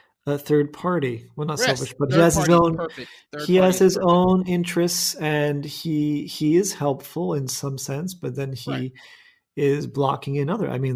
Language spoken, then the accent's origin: English; United States; now in France; now that I've moved to France as an American